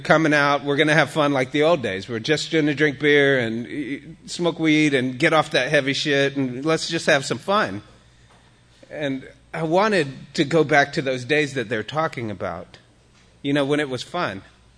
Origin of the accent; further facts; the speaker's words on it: Austin, Texas, United States; The way God was explained to me is, I'm from Austin.